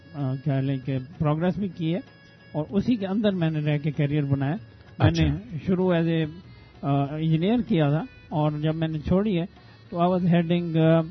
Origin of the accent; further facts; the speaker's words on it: Multan, Punjab, Pakistan; جی ملتان سے تعلق ہے میرا